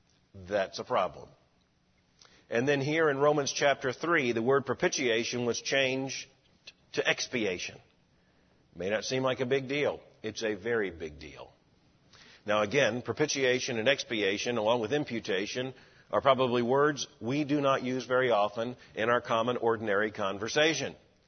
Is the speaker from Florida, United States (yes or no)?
yes; Florida, United States; Now, I grew up in Florida. I'm intimately acquainted with snakes.